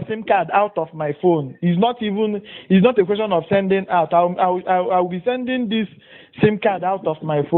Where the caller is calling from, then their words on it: Awka, Anambra, Nigeria; I'm calling from Awka South Local Government in Anambra.